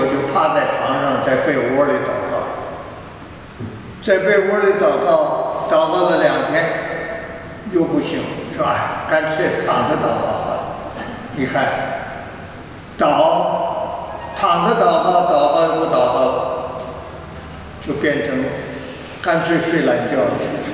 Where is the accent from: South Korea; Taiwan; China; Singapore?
China; 我们中国人讲了，心有意而力不足啊